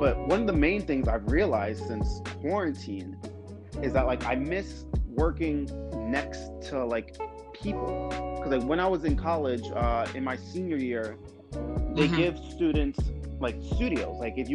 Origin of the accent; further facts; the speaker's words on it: Brooklyn, New York, United States; All right, well, I'm from Brooklyn, you know, born and raised. I'm 22.